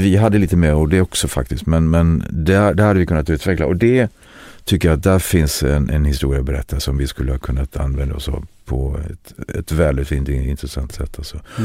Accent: Nybro, Kalmar County, Sweden; also born or lived in Reftele; Jag kommer från Marsjö, Nybro där. Men så flyttade vi till Räftele som när jag var 10 år. Som också ett litet samhälle på västra delen av Småland.

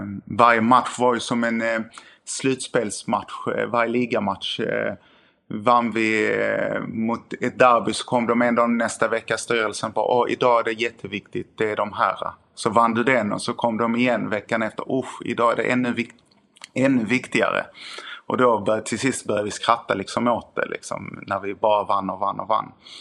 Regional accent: Sweden; Framförallt var det mycket erfarenhet som man tar med sig som svensk tränare.

